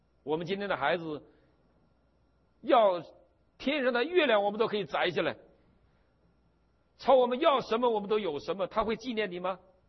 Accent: Northeast China, China; 我们东北人睡在一个炕上

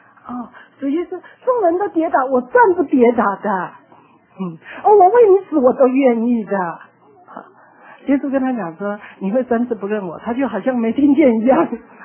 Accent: Taiwan; 我们台湾人哈、啊，那个父母都日本式教育嘛哈，非常严的这样哈

